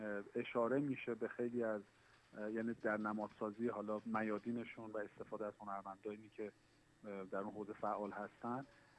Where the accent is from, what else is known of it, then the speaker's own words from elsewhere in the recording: Khorasan, Iran; خود من که از خراسان اومدم اینجا